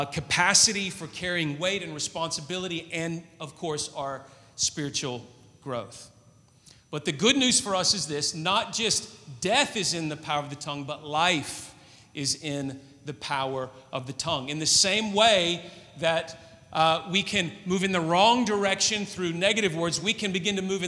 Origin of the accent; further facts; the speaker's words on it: Tennessee, United States; When I was 13 years old, we lived on some land. I grew up in Tennessee, and we had horses.